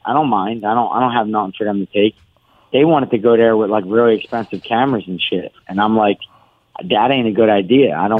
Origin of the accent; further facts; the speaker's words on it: Philadelphia, Pennsylvania, United States; If you watch a movie Rocky, I grew up in Kensington. That's where Rocky was filmed.